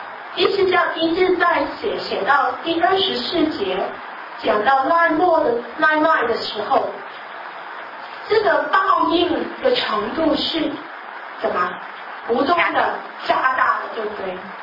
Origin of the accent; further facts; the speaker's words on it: China; 这个不是好像我们中国人想的